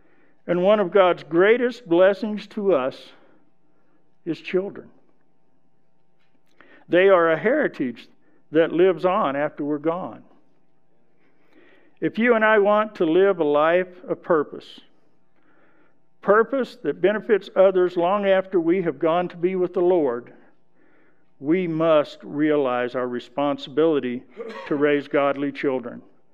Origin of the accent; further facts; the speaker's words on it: United States; Growing up in America during the 1950s and 60s, I knew about Jesus.